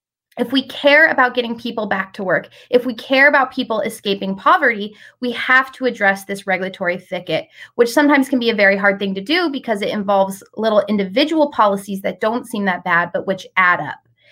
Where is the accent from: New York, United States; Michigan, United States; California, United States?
California, United States; Palm Desert; a bird sanctuary in my hometown of Palm Desert.